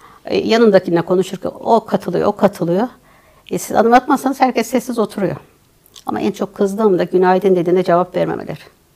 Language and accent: Turkish; Elmalı, Antalya, Turkey; ben Antalya'nın Elmalı ilçesinde doğdum, büyüdüm.